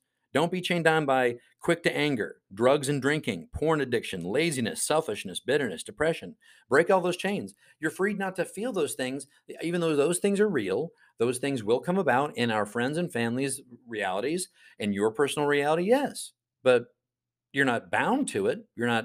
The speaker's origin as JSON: {"language": "English", "country": "United States", "said": "in the sense of I am an American, I do follow the laws."}